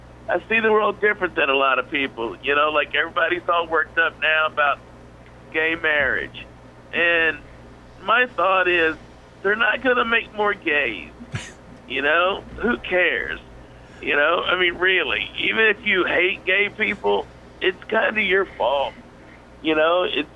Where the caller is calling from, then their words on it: Evansville, Indiana, United States; Don't mean to brag, Evansville, Indiana.